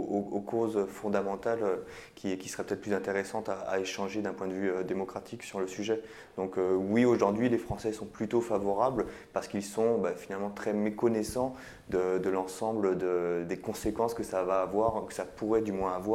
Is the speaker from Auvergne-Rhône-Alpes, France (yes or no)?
no; Montpellier, Occitanie, France; Moi, personnellement, je suis de Montpellier